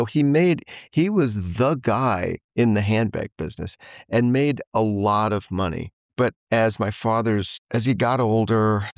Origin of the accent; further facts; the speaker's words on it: New York, United States; When I was growing up in Long Island